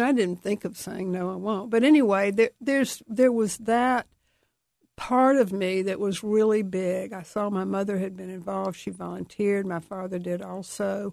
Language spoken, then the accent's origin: English; Atlanta, Georgia, United States; I grew up in Atlanta, and a lot of people had talked about Robert E. Lee a lot.